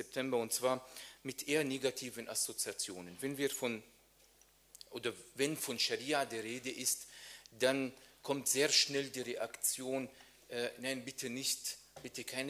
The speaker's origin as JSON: {"language": "German", "region": "Vienna", "country": "Austria", "moved": "as an adult", "lives_now": "Germany", "said": "auch in meiner Heimat, auch wenn ich seit 4 Jahren in Deutschland lebe, aber es freut mich besonders, wenn ich einen Grund, einen Anlass oder eine Ausrede habe, hier in Wien sein zu dürfen"}